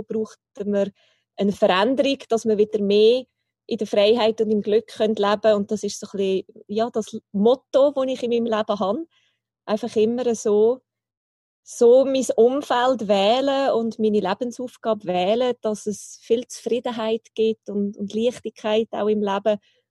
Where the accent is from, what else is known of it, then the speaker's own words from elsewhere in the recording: Aargau, Switzerland; Also ich bin in der ersten Zeit im Aargau, habe ich gelebt. Und nach der Trennung von meinen Eltern sind wir dann, als ich 12 war, ins Luzernische gezogen. Inzwischen wohne ich mit der Familie wieder im Aargau.